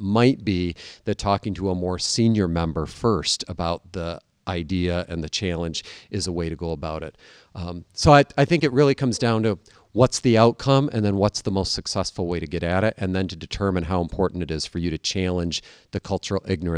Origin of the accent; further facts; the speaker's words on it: United States; So I might have to work extra hard, for example, as an American to build trust in certain places around the world